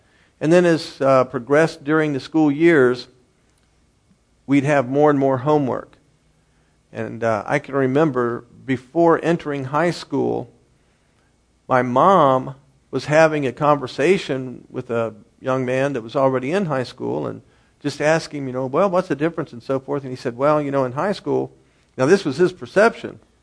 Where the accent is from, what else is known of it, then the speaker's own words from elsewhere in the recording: Kettering, Ohio, United States; You know, I grew up in Kettering, and we had what was called the Holiday at Home Festival.